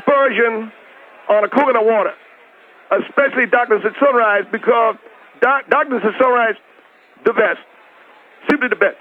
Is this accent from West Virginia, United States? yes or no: no; California, United States; So I grew up around Santa Anita and enjoyed the race at Santa Anita.